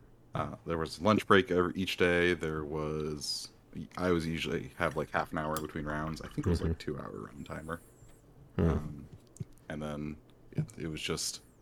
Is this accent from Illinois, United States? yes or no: yes; Chicago, Illinois, United States; is my favorite pizza in the world as a Chicagoan